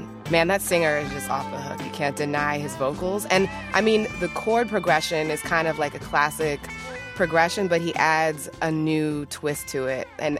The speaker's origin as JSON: {"language": "English", "region": "California", "country": "United States", "said": "I'm from the Bay Area. So I've got that love for that right there, too."}